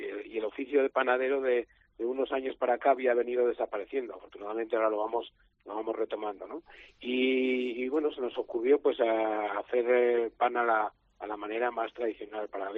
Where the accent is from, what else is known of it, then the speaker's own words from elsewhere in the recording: Navarre, Spain; Yo vengo de un pueblo de la Ribera de Navarra